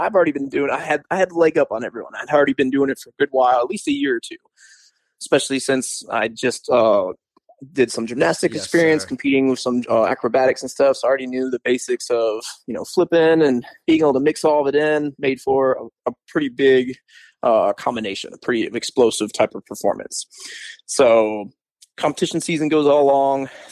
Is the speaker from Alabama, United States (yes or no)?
no; Kalamazoo, Michigan, United States; I'm from Kalamazoo. So I'll say Kalamazoo, but I think his school is technically in Oshimo, Michigan.